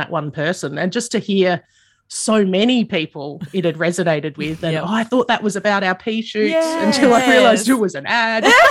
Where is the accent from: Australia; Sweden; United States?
Australia; Adelaide, South Australia; I grew up in the suburbs of Adelaide.